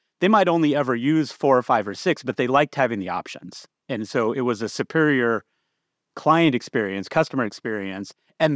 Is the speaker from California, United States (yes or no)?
yes; Bakersfield, California, United States; I grew up in the idyllic village of Bakersfield, California, because my dad's family got into farming in post-World War II era.